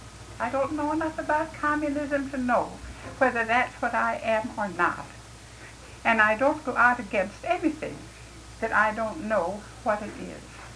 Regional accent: South Dakota, United States; also born or lived in Wisconsin; I came from South Dakota, but I had the background of the University of Wisconsin

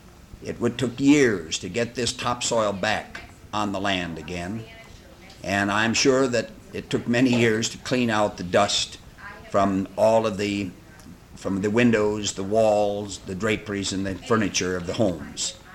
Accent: Midwest, United States; As a matter of fact, as a Midwesterner, I found much in common with the South.

